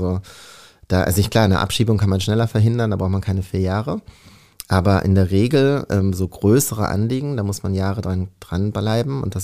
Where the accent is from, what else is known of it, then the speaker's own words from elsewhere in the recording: Lower Saxony, Germany; Also ich bin ja im Wendland aufgewachsen, das ist die Region rund um Gorleben.